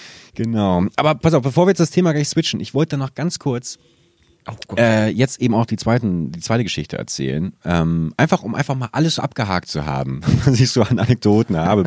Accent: Hamburg, Germany; Da habe ich noch in meiner Heimatstadt gewohnt, also in Hamburg.

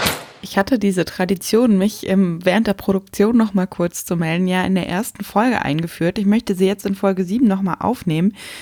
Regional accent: North Rhine-Westphalia, Germany; Ich bin ja auf dem Dorf groß geworden, am Niederrhein.

